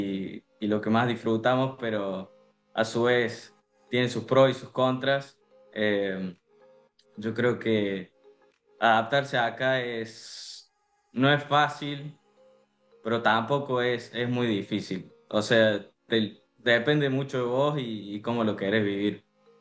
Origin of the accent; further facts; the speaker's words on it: Alta Gracia, Córdoba, Argentina; now in Córdoba, Argentina; Sí, vivo en Córdoba capital ahora, pero sí, viví mucha parte de mi vida en Altagracia.